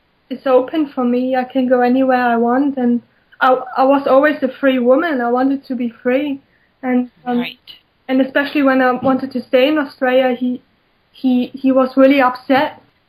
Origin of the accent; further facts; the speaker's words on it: Germany; Yeah, that's right. Actually, exactly the time when the wall came down.